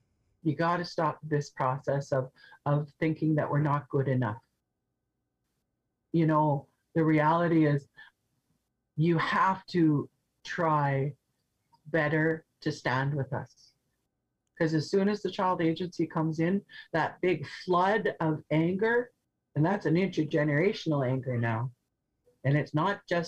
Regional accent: Flin Flon, Manitoba, Canada; born there; Like I'd always known I was born in Flin Flon. Every northern girl is born in Flin Flon, right?

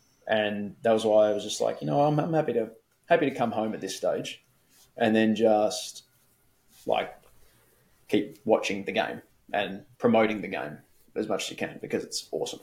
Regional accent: Adelaide, South Australia, Australia; also born or lived in Melbourne, Australia; And I just leaned on the fact that I was from Adelaide and Melbourne.

